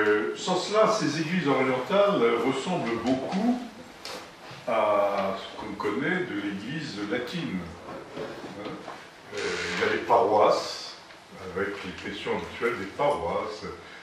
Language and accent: French; France; parce que chez nous en France